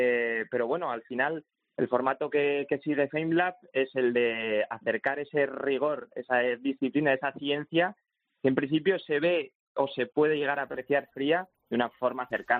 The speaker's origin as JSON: {"language": "Spanish", "town": "Pamplona", "region": "Navarre", "country": "Spain", "said": "como yo soy de Pamplona, ¿no?"}